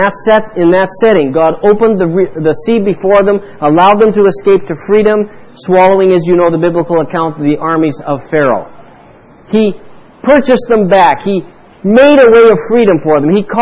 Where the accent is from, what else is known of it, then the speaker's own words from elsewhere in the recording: Canada; I know, I come from Canada, and some of our largest centers, Vancouver, Toronto, Montreal